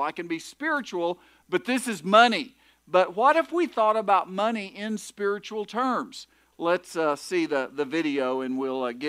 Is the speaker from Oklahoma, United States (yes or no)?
yes; Oklahoma City, Oklahoma, United States; This actually was in my hometown in Oklahoma City.